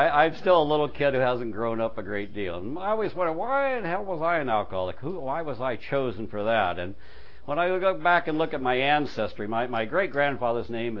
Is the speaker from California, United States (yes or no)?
yes; Encino, California, United States; I grew up in California, out in Encino